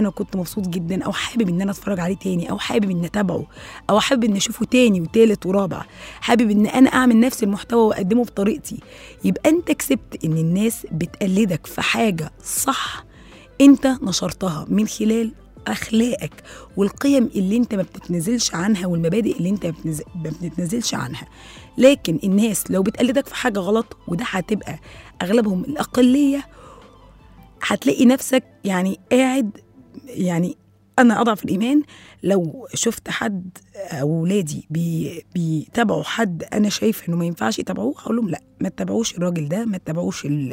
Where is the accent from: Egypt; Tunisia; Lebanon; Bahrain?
Egypt; وناس كتيرة جدا على فكرة عندنا في مصر اتشهرت